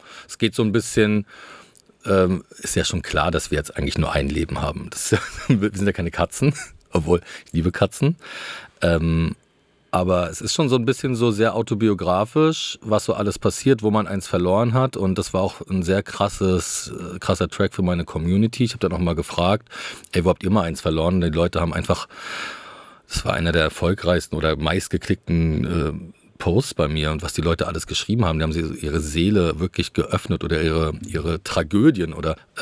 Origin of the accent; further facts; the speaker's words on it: Rostock, Mecklenburg-Vorpommern, Germany; also born or lived in Berlin; now in Rügen, Germany; Also das ist so das Viertel, wo man hingeht als Rostocker.